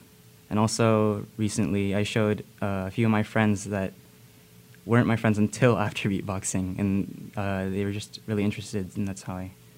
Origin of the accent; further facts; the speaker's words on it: Philippines; also born or lived in Kodiak Island, Alaska, United States; I'm straight up Filipino, no mix. And I was bullied, and that got me to where I am now. But I was born in Kodiak Island, Alaska, and I was raised for maybe a third of my life in the Philippines, so I can also speak my native tongue.